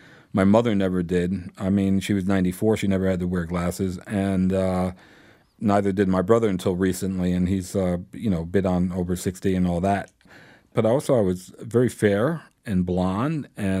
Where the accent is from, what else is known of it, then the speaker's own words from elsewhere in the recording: New York, United States; I say, yeah, you know, I grew up in New York.